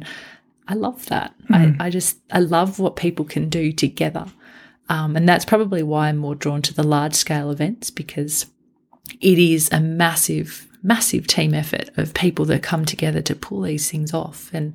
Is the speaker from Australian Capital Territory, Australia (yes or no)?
yes; Canberra, Australian Capital Territory, Australia; growing up in Canberra and then moving away for, you know, a period of time, and then being able to come back